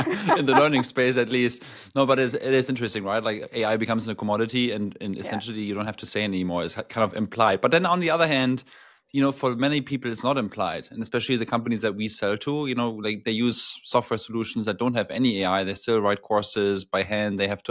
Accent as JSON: {"language": "English", "region": "Hamburg", "country": "Germany", "said": "So yeah, I'm from Hamburg originally, studied in Cologne, went back to Hamburg afterwards"}